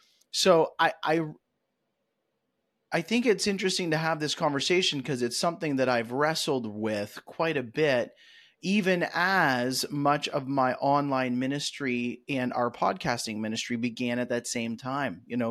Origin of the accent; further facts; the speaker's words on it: Toronto, Ontario, Canada; I grew up in the Toronto area where People's Church had a really great radio program